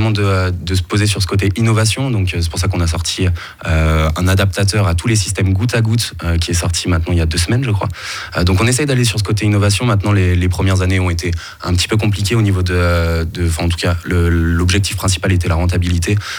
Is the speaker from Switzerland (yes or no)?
yes; Lausanne, Vaud, Switzerland; Moi, je dis 80, je viens de Lausanne.